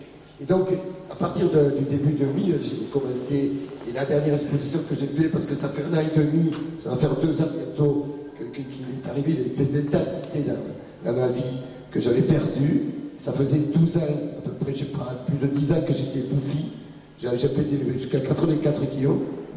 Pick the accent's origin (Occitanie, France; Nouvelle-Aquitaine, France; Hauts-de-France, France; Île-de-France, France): Occitanie, France; Sète; la ville d'où je viens, en dehors de Lyon évidemment, Sète, donc c'est une ville qui a été créée par des Français mais très proches de l'Espagne